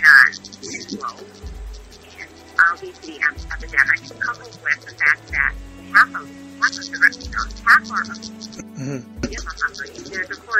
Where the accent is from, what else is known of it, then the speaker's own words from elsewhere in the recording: Rome, Lazio, Italy; now in Brussels, Belgium; I'm from Brussels in Belgium, but I'm Italian. I'm from Rome, from the capital, and I'm living here since a long time now, 18 years.